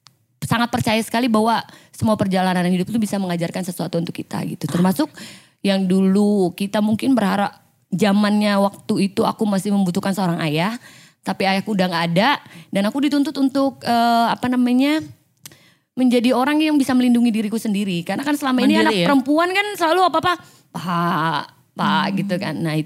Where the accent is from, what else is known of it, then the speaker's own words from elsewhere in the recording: Jakarta, Indonesia; keluargaku memang semua ada di Jakarta. Cuma memang daerahnya sudah aku sebutkan tadi, mamaku Banten, papaku Ponorogo. Cuma memang dari kecil aku memang sudah di Jakarta gitu.